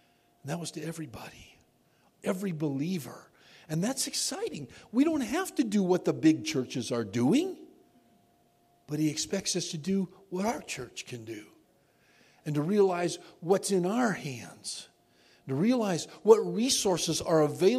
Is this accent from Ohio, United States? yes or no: no; Illinois, United States; Now, I'm from Illinois.